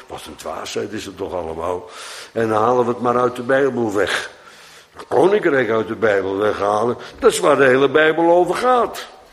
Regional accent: Bodegraven, South Holland, Netherlands; born there; Neemt niet weg dat het dorp waar ik geboren ben, is ooit uitgeroeid door de Fransen. Bodegraven.

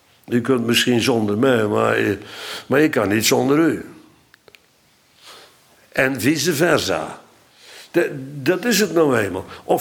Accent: Netherlands; Wij zijn Nederlanders. En wij denken bij gebod aan verplichte opgelegde wetten.

